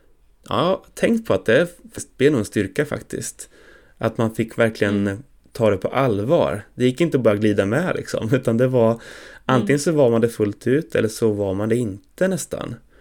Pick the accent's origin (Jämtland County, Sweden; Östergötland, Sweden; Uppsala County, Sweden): Östergötland, Sweden; Norrköping; jag växte upp i Norrköping och i Norrköping fanns det säkert färre kristna i min ålder än det fanns i Tranås för dig.